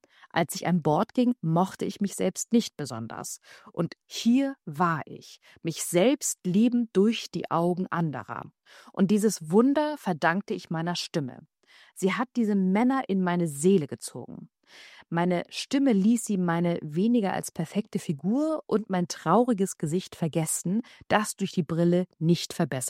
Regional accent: Greece; für einen Dokumentarfilm über meine Heimat Griechenland einige Lieder zu singen

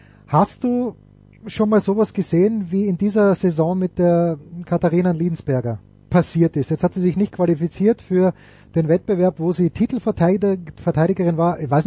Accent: Austria; Ich glaube, sowas wäre bei uns fast nicht möglich, oder doch? Also bei uns in Österreich meine ich damit ernst.

